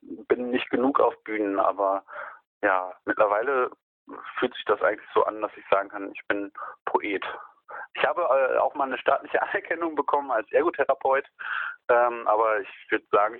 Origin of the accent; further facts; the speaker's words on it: Münster, North Rhine-Westphalia, Germany; Ja, ich komme aus Münster.